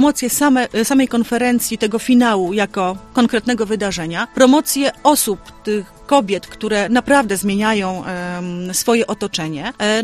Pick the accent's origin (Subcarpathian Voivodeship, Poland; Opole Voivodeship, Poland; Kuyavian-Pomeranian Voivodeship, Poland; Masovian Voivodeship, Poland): Opole Voivodeship, Poland; Szelice; W Szelicach, w mojej rodzinnej miejscowości.